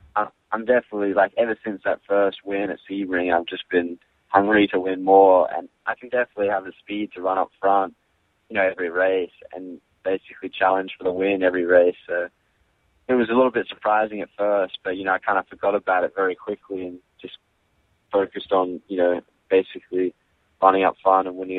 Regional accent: Australia; now in United States; I still prefer my, you know, the music I grew up listening to in Australia with all my friends and whatnot. I'm still yet to be Americanized, I think.

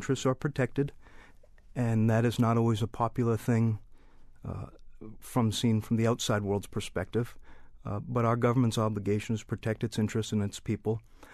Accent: United States; Well, the right words are hard because I'm an American, he's an Iraqi, and our worlds are very different.

